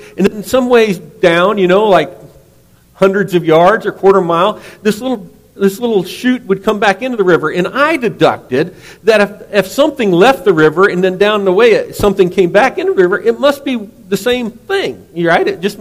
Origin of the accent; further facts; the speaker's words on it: Missouri, United States; We were born and raised in Missouri